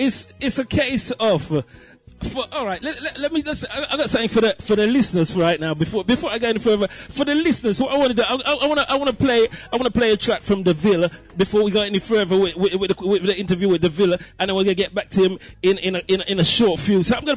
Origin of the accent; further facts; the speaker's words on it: Jamaica; Growing up in Jamaica, it's one way, it's the other way